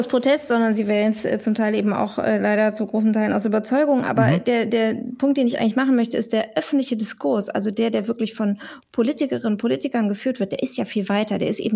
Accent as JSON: {"language": "German", "region": "West Germany", "country": "Germany", "said": "Ich bin ja auch Wessi"}